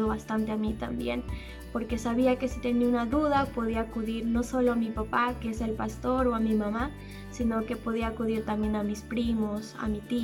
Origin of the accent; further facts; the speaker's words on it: Peru; Hace muy poco cumplí 22 años. Yo soy de Perú y actualmente vivo en la capital, que se llama Lima, en uno de los distritos que se llama San Juan del Lurigancho. Congrego en la Iglesia Bautista Centro de Vida aquí en Lima